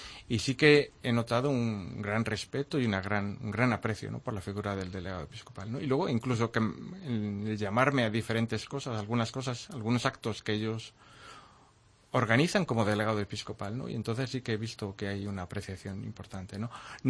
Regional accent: Cuenca, Castilla-La Mancha, Spain; yo soy de Cuenca y soy nazareno desde pequeño, como todos los junquenses, ¿no? Por parte de padre, soy de una hermandad.

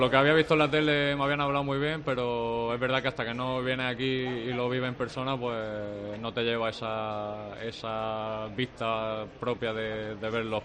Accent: Granada, Andalusia, Spain; yo en mi caso todos los veranos trabajo con un entrenador personal allí en mi ciudad, en Granada

